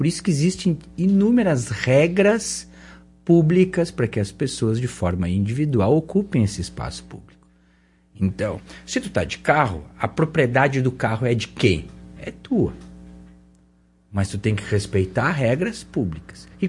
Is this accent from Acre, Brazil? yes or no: no; Caxias do Sul, Rio Grande do Sul, Brazil; Eu sou de Caxias do Sul